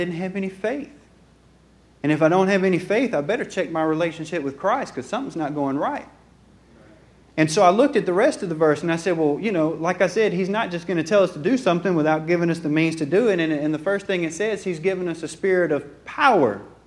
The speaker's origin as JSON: {"language": "English", "region": "Mississippi", "country": "United States", "said": "It was bumper to bumper, and I'm like, oh my God, you know, I'm from Mississippi, man."}